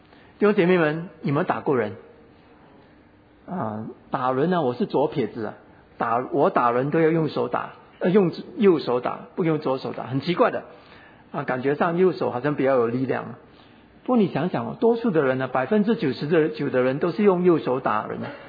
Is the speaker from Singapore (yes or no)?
yes; Singapore; 他知道我们来自新加坡，所以你来自新加坡，叫你来美国干嘛？来美国干嘛？